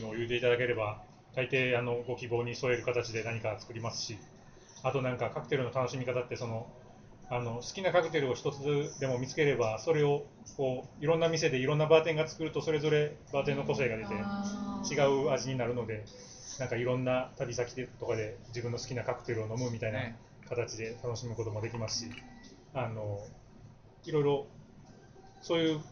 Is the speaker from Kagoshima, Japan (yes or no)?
no; Sakai, Osaka, Japan; って大阪出身なんで